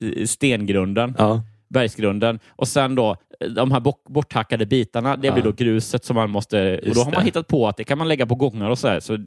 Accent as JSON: {"language": "Swedish", "town": "Habo", "region": "Jönköping County", "country": "Sweden", "tie": "born or raised there", "said": "jag växte upp i Habo, lite utanför Jönköping. Mm. Också så här jättelitet samhälle. Mm. Mer av ett så här nybyggnads förort"}